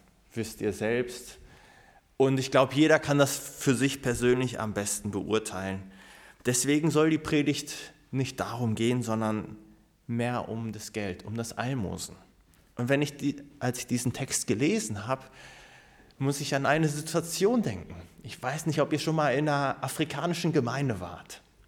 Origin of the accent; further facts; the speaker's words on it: Hagen, North Rhine-Westphalia, Germany; Wo ich aufgewachsen bin in Hagen, in der Baptistengemeinde